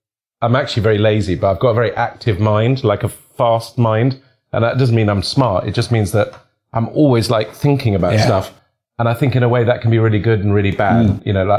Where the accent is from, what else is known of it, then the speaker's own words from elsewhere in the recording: Lebanon; I think it's because I grew up in Lebanon